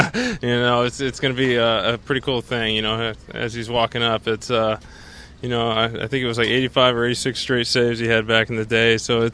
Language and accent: English; United States; they're all over me, you know, being the American